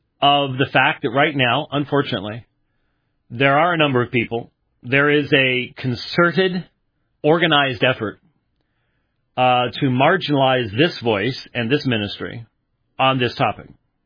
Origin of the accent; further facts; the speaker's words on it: Scotland, United Kingdom; So being the Scotsman that I am, I'm expecting disaster.